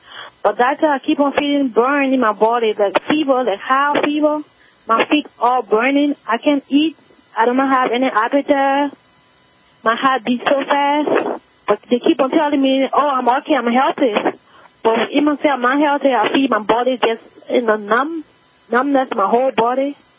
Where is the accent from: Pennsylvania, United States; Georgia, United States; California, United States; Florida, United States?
Pennsylvania, United States; Philadelphia; now in Kentucky, United States; You know, actually, I'm from Philadelphia, and I came to Kentucky like a month, like 3 weeks ago, I came to Kentucky.